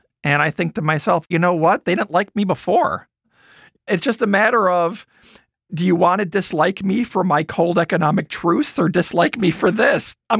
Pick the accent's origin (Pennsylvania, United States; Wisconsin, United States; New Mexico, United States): Wisconsin, United States; I did. I grew up in Wisconsin.